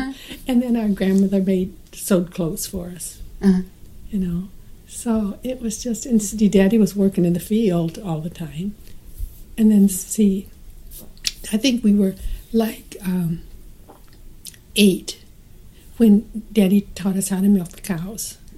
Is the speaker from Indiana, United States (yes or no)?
no; Iowa, United States; I grew up in Iowa. There were 30 in our high school.